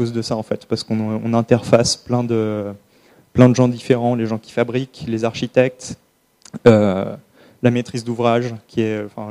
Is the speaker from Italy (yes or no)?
no; Normandy, France; moi je viens de pas loin du Havre.